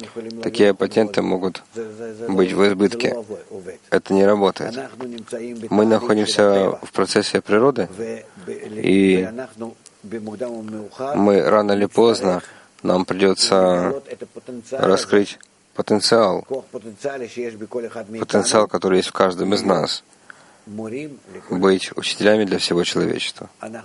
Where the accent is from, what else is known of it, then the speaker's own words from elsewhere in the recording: Israel; как израильтянка